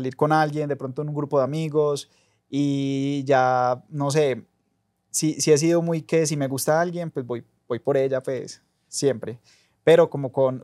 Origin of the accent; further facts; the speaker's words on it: Cali, Valle del Cauca, Colombia; born there; now in Medellín, Colombia; Desde yo nací en Cali, soy de familia paisa, ya después me vine para Medellín